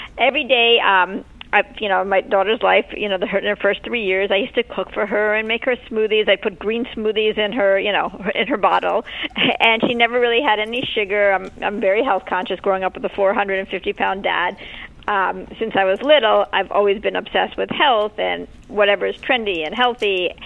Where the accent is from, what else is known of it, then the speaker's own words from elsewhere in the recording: New York, United States; So I started writing these stories about my father and growing up in New York in the 70s as a latchkey kid.